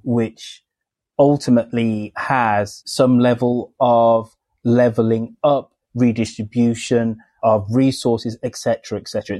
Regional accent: United Kingdom; as a Brit, as a British citizen, this isn't my fight.

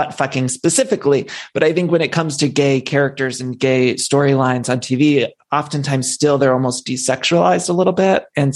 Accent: Ohio, United States; I remember I grew up in Ohio and I was closeted at the time of Will and Grace starting.

